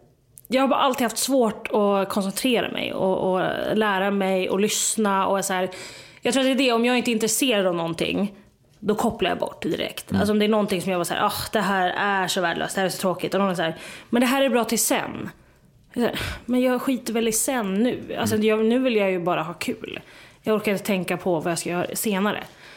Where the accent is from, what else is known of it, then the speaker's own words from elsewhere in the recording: Västerås, Västmanland County, Sweden; accent: Västerås dialect; Alltså Västerås dialekt?